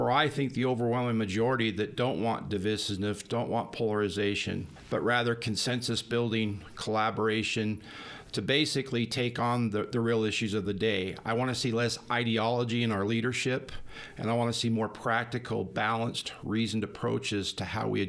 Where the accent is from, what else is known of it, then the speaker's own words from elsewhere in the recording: Pocatello, Idaho, United States; I was born and raised in Pocatello. I did live outside of the state for a number of years out of high school.